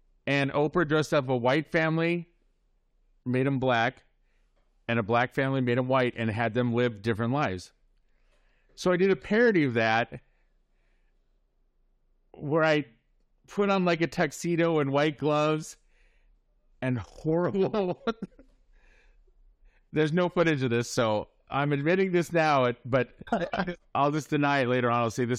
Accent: Midwest, United States; You know, I'm from the Midwest or whatever.

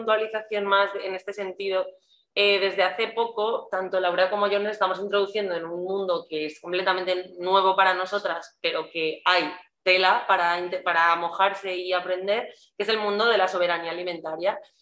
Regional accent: Madrid, Community of Madrid, Spain; somos del norte de Madrid, tampoco somos del mismo barrio

